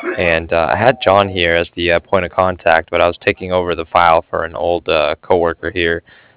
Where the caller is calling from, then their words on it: Cardiff, Wales, United Kingdom; I was calling from Cardiff